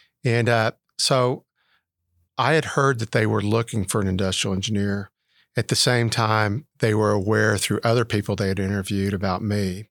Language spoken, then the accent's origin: English; Lubbock, Texas, United States; Sure. Yeah, I grew up in Lubbock. And actually, my parents were both teachers.